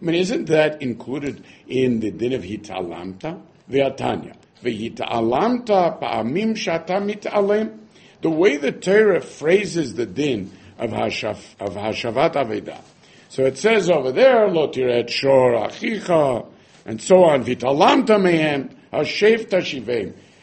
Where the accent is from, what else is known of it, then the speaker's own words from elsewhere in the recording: England, United Kingdom; We're English over here.